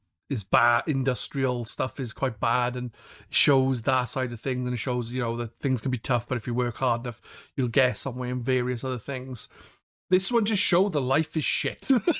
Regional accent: Wales, United Kingdom; I'm from Wales. This is not. I'm not used to this language.

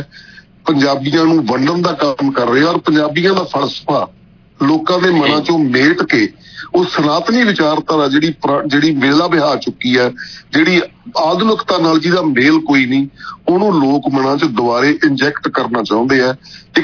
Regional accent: Bathinda, Punjab, India; ਤੇ ਮੇਰੇ ਸ਼ਹਿਰ ਦੇ ਬਠਿੰਡੇ ਦਾ ਕੋਈ 5 ਫੁੱਟ ਤੋਂ 500 ਗਜ਼ ਤੋਂ ਗਾਹਾਂ

